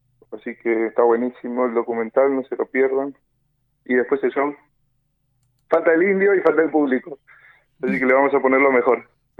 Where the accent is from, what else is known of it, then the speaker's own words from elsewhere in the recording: El Bolsón, Río Negro, Argentina; yo me crié allá en Bolsón, escuchando